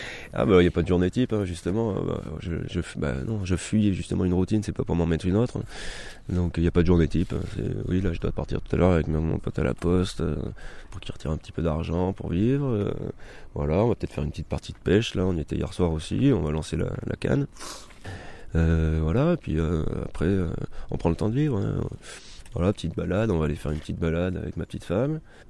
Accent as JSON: {"language": "French", "region": "Auvergne-Rhône-Alpes", "country": "France", "said": "alors je suis auvergnat, hein."}